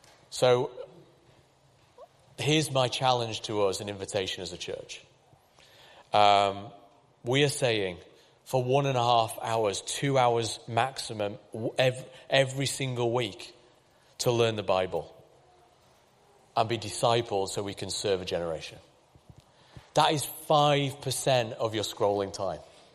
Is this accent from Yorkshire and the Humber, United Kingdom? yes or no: yes; Pontefract, Yorkshire and the Humber, United Kingdom; it nearly brought my hometown of Pontefract to a standstill.